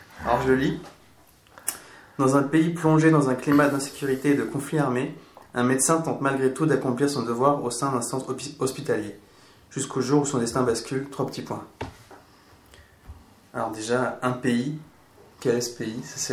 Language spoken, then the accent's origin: French; France; c'est pas quelque chose qui a marqué en fait mon enfance en tant que j'ai grandi en France, et j'étais un peu trop jeune